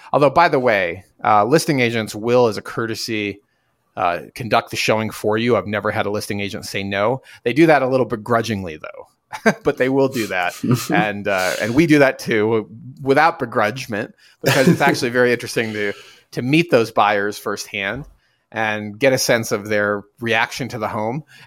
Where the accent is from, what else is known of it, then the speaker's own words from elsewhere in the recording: New York, United States; now in Boulder, United States; I'm from New York. My parents, originally, I've been in Boulder for a long time